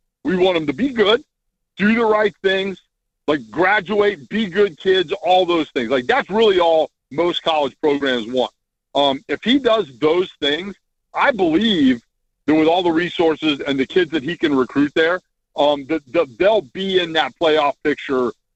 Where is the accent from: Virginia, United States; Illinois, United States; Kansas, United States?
Virginia, United States; I grew up in Virginia. I almost went to Virginia Tech.